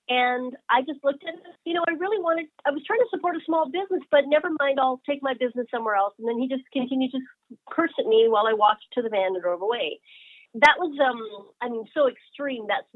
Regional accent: Alaska, United States; I'm from Alaska.

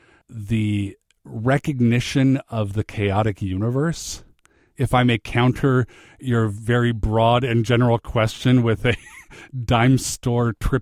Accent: Federal Way, Washington, United States; I have dealt with depression since about the eighth grade, growing up in Federal Way, Washington.

